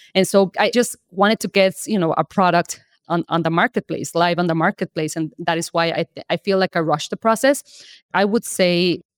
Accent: Mexico; I am also from Mexico.

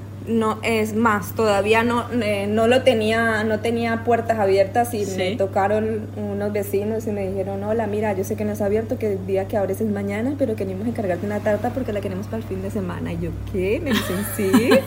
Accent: Colombia; now in Spain; Luego en Colombia, porque yo soy de Colombia, sí. Hice allí cursos de repostería.

